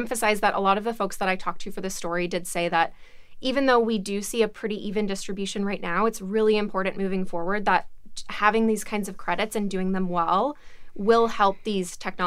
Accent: Alabama, United States; I'm from Alabama. 40% of homes in Alabama are heated with a heat

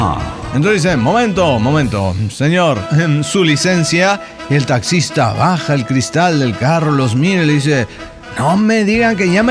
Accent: Cuernavaca, Morelos, Mexico; de Cuernavaca, Morelos, México.

